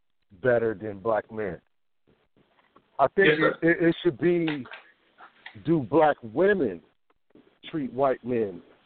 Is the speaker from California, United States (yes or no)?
yes; San Francisco, California, United States; You know, now I'm from San Francisco, and I grew up in a white neighborhood.